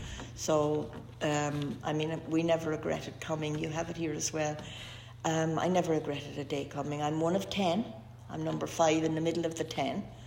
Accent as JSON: {"language": "English", "country": "Ireland", "moved": "yes", "lives_now": "Canada", "said": "I came from Ireland, so my traveling was mostly back to Ireland."}